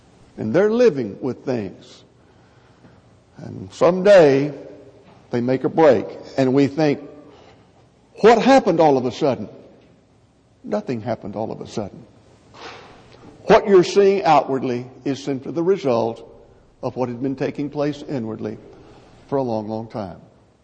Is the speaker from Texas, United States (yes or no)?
yes; Texas, United States; You were raised in Indiana and I was raised in Texas, and I understand everything you're saying.